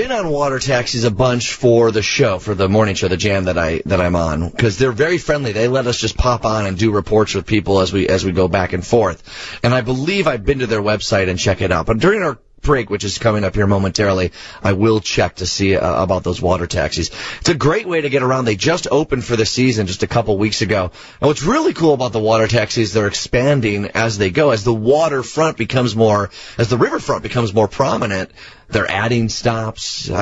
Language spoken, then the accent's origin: English; Chicago, Illinois, United States; And I felt like even as a Chicagoan, it was a really eye-opening experience.